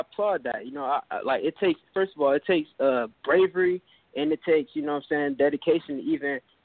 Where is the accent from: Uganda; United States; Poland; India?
United States; Palm Beach, Florida; I'm from Palm Beach, Florida.